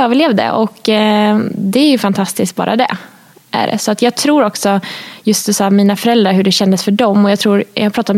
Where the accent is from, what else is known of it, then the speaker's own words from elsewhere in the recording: Gothenburg, Västra Götaland County, Sweden; now in Stockholm, Sweden; Jag var ute och sprang i morse här i Stockholm, fantastiskt väder. Såg att det regnade hemma i Göteborg